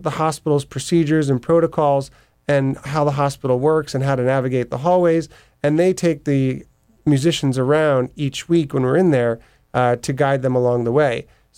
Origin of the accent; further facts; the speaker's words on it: New York, United States; now in Nashville, United States; I did, although I'm a New Yorker. Okay. And I moved to Nashville about a year and a half ago. I was living in Brooklyn and moved down to Nashville to run the organization from there.